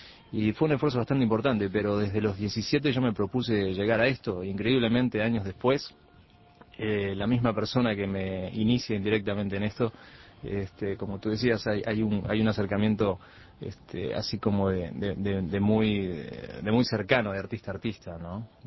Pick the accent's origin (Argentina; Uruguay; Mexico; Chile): Uruguay; Pues yo creo que soy uruguayo, eso sí, me siento un uruguayo.